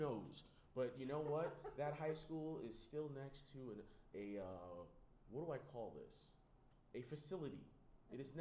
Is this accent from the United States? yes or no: no; Barbados; Oh, yeah. We're from Barbados, so she was, God rest her soul, mwah.